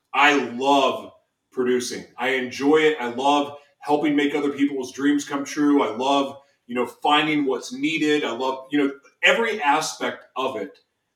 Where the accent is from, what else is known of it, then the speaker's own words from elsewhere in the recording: Oklahoma City, Oklahoma, United States; born there; now in Los Angeles, United States; I was born in Oklahoma City. And even though LA is home to me, I was born in Oklahoma City